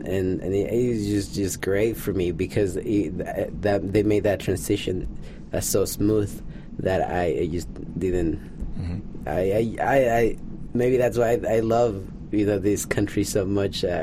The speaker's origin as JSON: {"language": "English", "region": "Mexico City", "country": "Mexico", "said": "I come from Mexico City."}